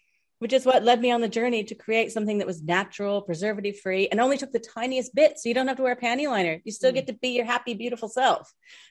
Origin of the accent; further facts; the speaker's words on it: Kansas, United States; moved away as an adult; now in Australia; I was born and raised in Kansas. But to anyone back there, they think I have a full dinky die accent now. And yet here, my twang is still very visible, very audible.